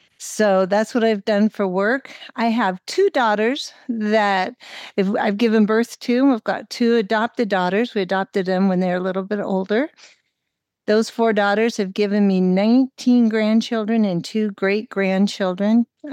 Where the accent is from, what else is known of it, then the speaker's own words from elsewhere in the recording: Lewiston, Idaho, United States; I was born and I was raised in Lewiston, Idaho. It's interesting that I was raised in a Christian Science home.